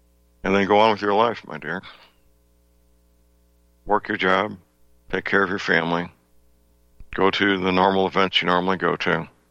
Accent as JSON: {"language": "English", "town": "St. Louis", "region": "Missouri", "country": "United States", "tie": "born or raised there", "said": "at the time, my hometown, St. Louis Cardinals, were in the World Series."}